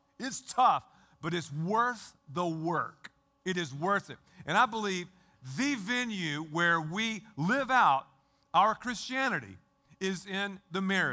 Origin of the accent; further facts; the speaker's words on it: Raleigh, North Carolina, United States; born there; And I was born in Raleigh. I was born in Raleigh, North Carolina. So I'm literally back home.